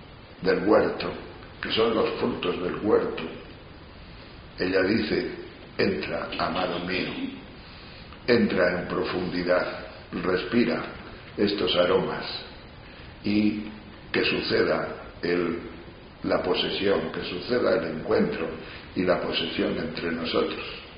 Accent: León, Castile and León, Spain; En mi tierra, en León, el cierzo viene siempre de Asturias

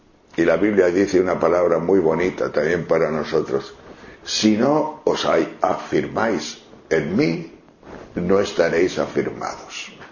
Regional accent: León, Castile and León, Spain; Porque yo de pequeño, en mi casa, en León, siempre veía hacer requesón a mi abuela.

